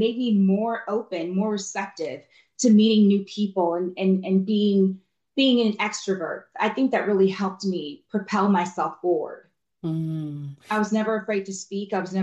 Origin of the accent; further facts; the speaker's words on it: Albany, Georgia, United States; born there; also born or lived in Germany; I was born in Georgia, in Albany